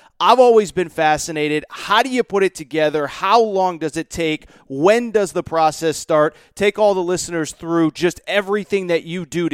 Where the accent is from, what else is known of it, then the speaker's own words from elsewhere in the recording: Connecticut, United States; I grew up in Connecticut, and I don't want to date him or myself